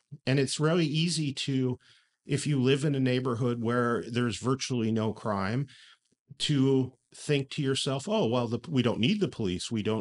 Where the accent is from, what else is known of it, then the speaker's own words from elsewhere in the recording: Oregon, United States; also born or lived in Washington; All over Western Oregon, Western Washington.